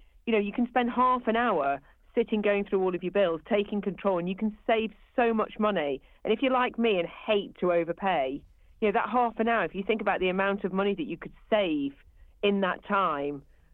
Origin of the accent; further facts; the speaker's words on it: Stoke-on-Trent, West Midlands, United Kingdom; I was brought up in Stoke, and I'm a proper hustler